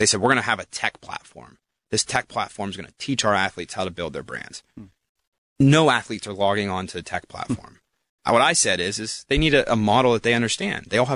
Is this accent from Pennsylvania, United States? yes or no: yes; New Castle, Pennsylvania, United States; Newcastle.